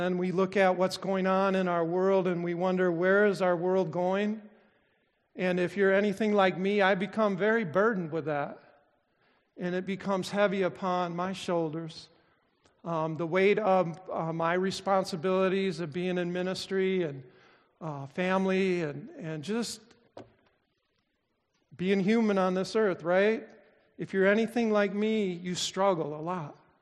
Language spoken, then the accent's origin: English; Kalamazoo, Michigan, United States; Born and raised in Kalamazoo. Born in 1957.